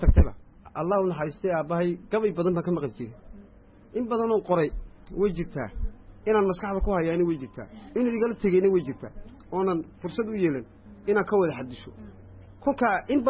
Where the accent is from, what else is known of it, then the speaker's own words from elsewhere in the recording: Djibouti; ayaan ka soo jeednaa Djibouti